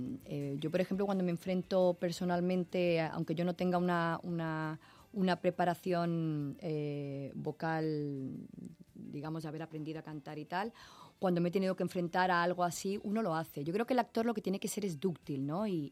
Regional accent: Spain; el hecho de estar yo como actriz española

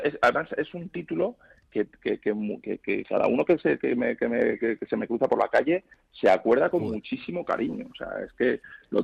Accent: Madrid, Community of Madrid, Spain; somos muy madrileños, muy del Madrid, muy madrileños. Imagínate, mis padres y mis abuelos son todos de Madrid, cosa muy difícil de ver hoy en día.

